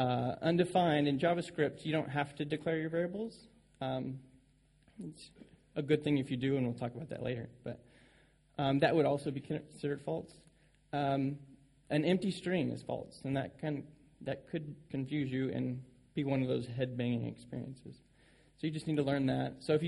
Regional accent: Nashville, Tennessee, United States; I'm from the States, Nashville, Tennessee, the music city of the United States.

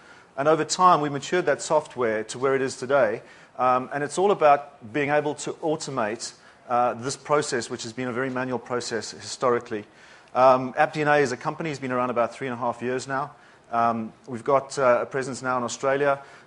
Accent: South Africa; now in United Kingdom; Originally, I'm from South Africa, but I live and work in the UK for AppDNA out there.

